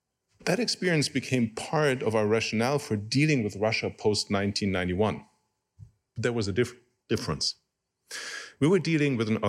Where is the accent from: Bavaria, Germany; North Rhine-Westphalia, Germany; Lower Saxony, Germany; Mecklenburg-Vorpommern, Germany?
Lower Saxony, Germany; Osnabrück; now in Eugene, United States; My hometown, Osnabrück, roughly the size of Eugene, harbors several thousand newly arrived Ukrainians, like most cities this size back home.